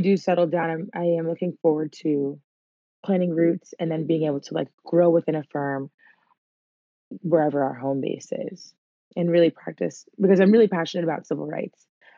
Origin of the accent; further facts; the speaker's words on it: Maryland, United States; So I'm barred in Maryland, which is my home state.